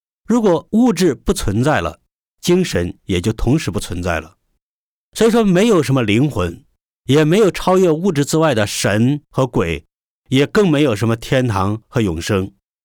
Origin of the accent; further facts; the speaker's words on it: China; 我也是出生在中国，用我们大家都很熟悉的一句话来说，就是生在新中国，长在红旗下。